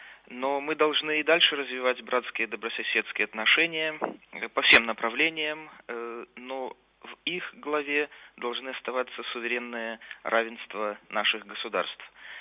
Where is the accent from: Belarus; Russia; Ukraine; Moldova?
Belarus; По существу мы, белорусы, имеем